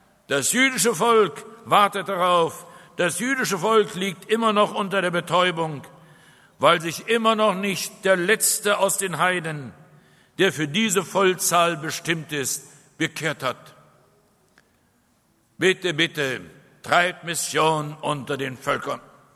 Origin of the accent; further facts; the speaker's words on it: Israel; Ich komme aus Israel.